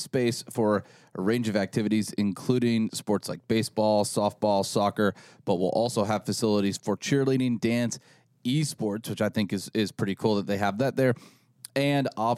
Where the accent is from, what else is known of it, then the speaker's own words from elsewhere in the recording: Kentucky, United States; My hometown in Kentucky got an area a little bit smaller than that, but very similar, called a Field of Dreams.